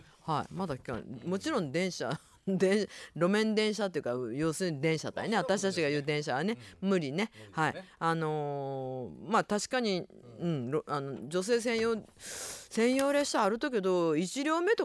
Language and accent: Japanese; Nagasaki, Japan; なんや日本語で夢を持てやないかと思わず長崎人の私が関西弁でツッコミを入れてしまいました。